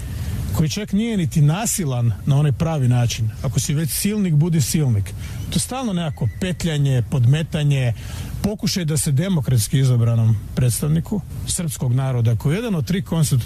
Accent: Croatia; mi kao Hrvati, ovo je naša država.

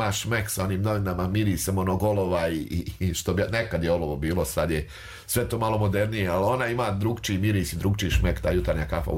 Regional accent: Banja Luka, Republika Srpska, Bosnia & Herzegovina; ja sam odrastao tu u Novoj Varoši

